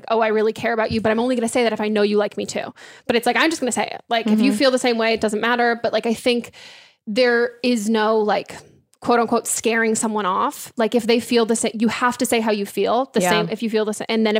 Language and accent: English; California, United States; Okay. I grew up in California. I was like, weird kid names.